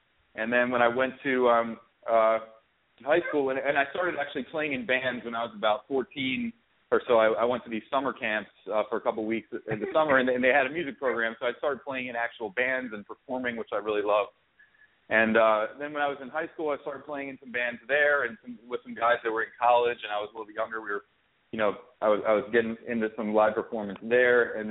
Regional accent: Baltimore, Maryland, United States; So I grew up in Baltimore, and when I was 2, so my grandmother, my father's mother, was an opera singer who had perfect pitch

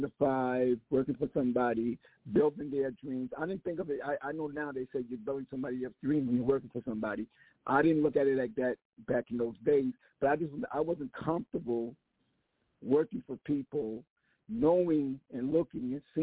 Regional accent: South Carolina, United States; We grew up in South Carolina in farming, which nobody never wanted

